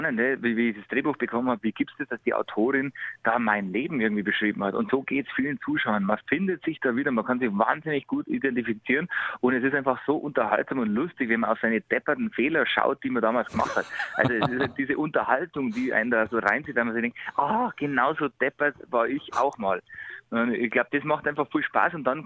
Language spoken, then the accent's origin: German; Hausham, Bavaria, Germany; Dann habe ich mein Heimatort Hausham reingesetzt.